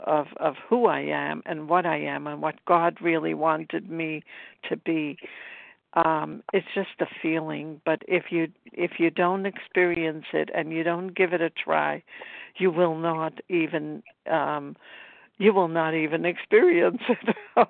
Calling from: Brooklyn, New York, United States; I'm calling you from Brooklyn, New York.

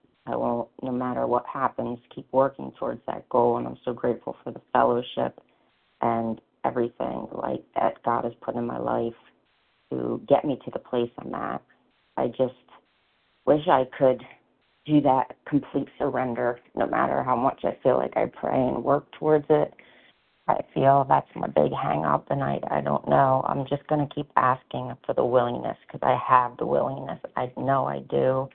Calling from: New Jersey, United States; New Jersey.

